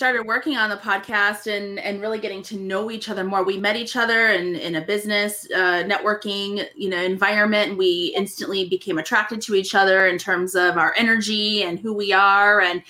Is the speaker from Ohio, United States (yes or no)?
yes; Cleveland, Ohio, United States; Like, I mean, I grew up in Cleveland, and at the time, like, it was fun growing up, right?